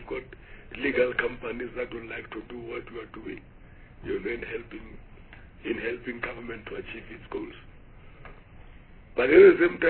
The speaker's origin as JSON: {"language": "English", "town": "Polokwane", "region": "Limpopo", "country": "South Africa", "said": "I'm from Polokwane. I'm from Limpopo."}